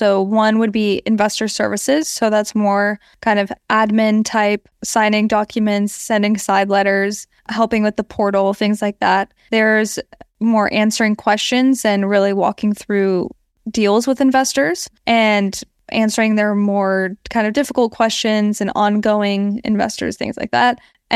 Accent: California, United States; Yeah. So I'm from the San Francisco Bay Area.

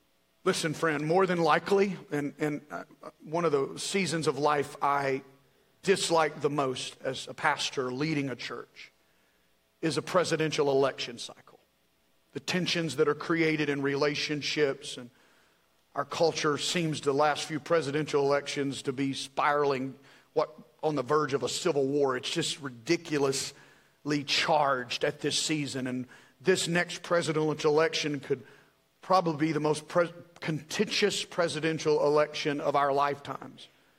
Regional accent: United States; I believe as an American, it is my right, it is my privilege, it is my responsibility.

